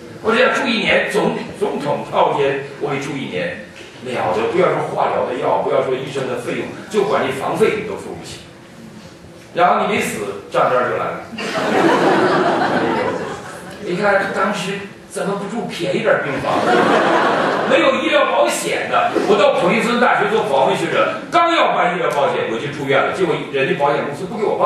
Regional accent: China; 我中国人

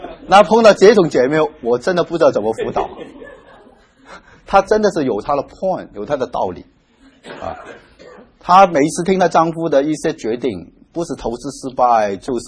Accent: China

